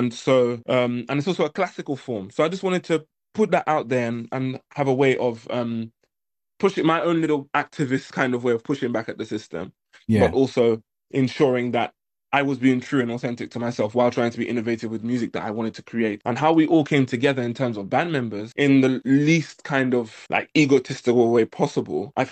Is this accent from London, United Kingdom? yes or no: yes; London, United Kingdom; Growing up in a West African household, but also growing up in Black London.